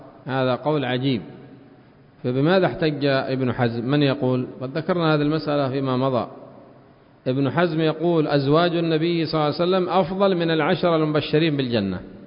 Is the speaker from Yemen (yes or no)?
yes; Sanaa, Yemen; نحن ما عندنا بيت المقدس، نحن عندنا في صنعاء كانت الكعبة اليمانية